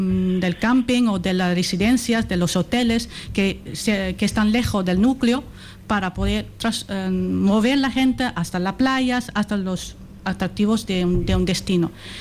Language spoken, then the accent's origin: Spanish; Netherlands; yo soy holandesa, mi marido es italiano